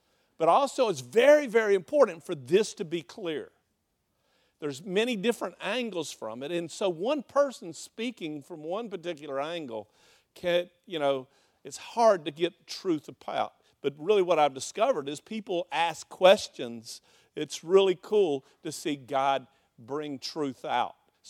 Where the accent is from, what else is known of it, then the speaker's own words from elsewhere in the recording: Melbourne, Florida, United States; You know, as growing up in South Florida and Melbourne, Florida, it was just a joy for me looking back now.